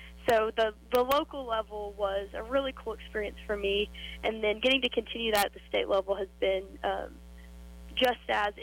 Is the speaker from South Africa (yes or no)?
no; Chickasha, Oklahoma, United States; I'm originally from the town of Chickasha, Oklahoma.